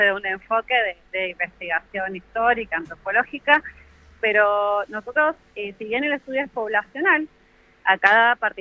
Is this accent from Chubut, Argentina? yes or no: yes; Comodoro Rivadavia, Chubut, Argentina; born there; now in Puerto Madryn, Argentina; Yo soy nacida en Comodoro Rivadavia y soy investigadora de CONICET en Puerto Madryn